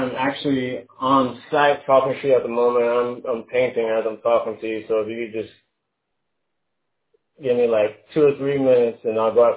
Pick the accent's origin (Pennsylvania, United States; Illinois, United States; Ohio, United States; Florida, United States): Florida, United States; Bradenton; born there; I was born in Bradenton, Florida.